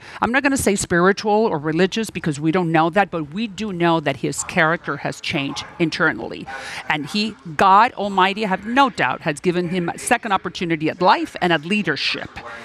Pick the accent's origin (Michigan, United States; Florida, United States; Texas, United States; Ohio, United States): Florida, United States; Miami; born there; I was born in Miami 5 months after they came from escaping the Cuban Revolution.